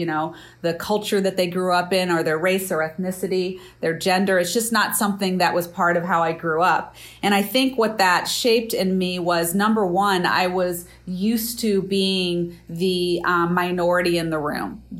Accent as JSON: {"language": "English", "region": "Midwest", "country": "United States", "tie": "born or raised there", "said": "But when I grew up, it was the 70s. I grew up in the Midwest."}